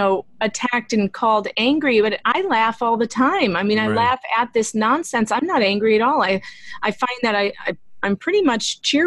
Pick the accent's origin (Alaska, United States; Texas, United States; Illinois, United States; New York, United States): Illinois, United States; Chicago; I'm from Chicago. Not everybody in Chicago is an idiot. Like, outside of Chicago, Will County is totally red.